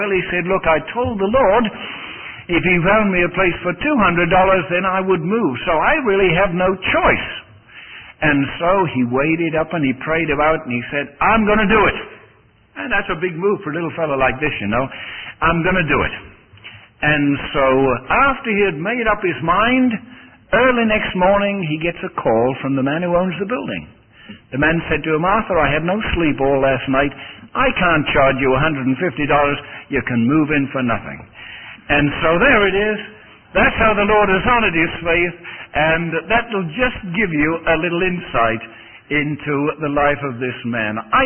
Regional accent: United Kingdom; although I'm British

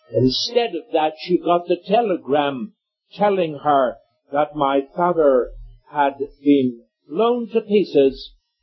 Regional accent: Annan, Scotland, United Kingdom; Now, I was not, as you might think, born in Northern Ireland. I was born in Scotland.

